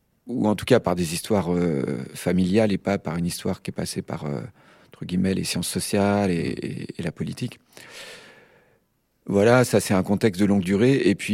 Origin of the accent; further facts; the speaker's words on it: France; en tant que Français, il faut avoir quand même beaucoup d'humilité par rapport à ça